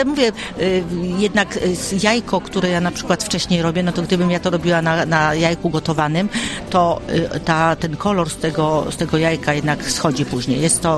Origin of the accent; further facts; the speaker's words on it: Żagań, Lubusz Voivodeship, Poland; now in Opole Voivodeship, Poland; ona przyjechała ze wschodu do Żagania, bo ja z Żagania pochodzę. No i to przyjechałam z domu, a później przyjechałam z powrotem tutaj na Opolszczyznę